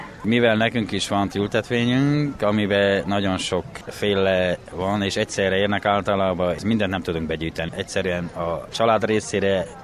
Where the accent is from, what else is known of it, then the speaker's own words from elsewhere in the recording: Firtosváralja, Harghita, Romania; Firtosvárajáról vagyok